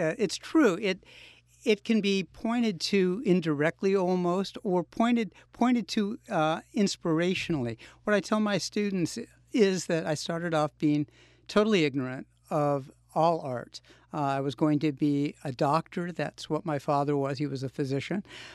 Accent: Los Angeles, California, United States; I grew up in Los Angeles, and you think of Los Angeles as a dry, warm destination place for many people

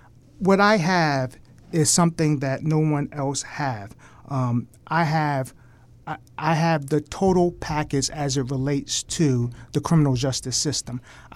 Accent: Wilmington, Delaware, United States; I grew up in Northeast Wilmington, and when I was 18 years old, I was arrested and convicted of a felony drug offense.

